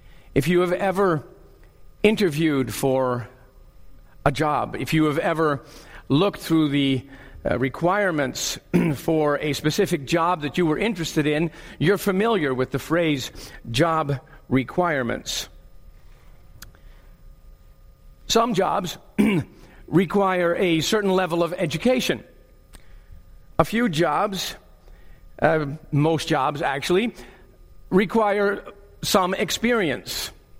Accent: Netherlands; After growing up as a missionary kid on the field in the Netherlands and Chrissy growing up in France, after 31 years serving on the field in the Netherlands

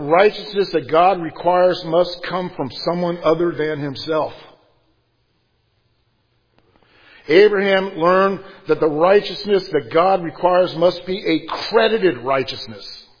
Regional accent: Miami, Florida, United States; I grew up in Miami for a part of my life on the Sabbath in Miami, large Jewish population at the time.

